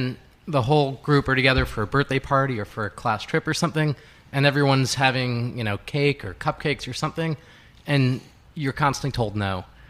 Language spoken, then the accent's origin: English; East Coast, United States; I was growing up on the East Coast. This was out in California.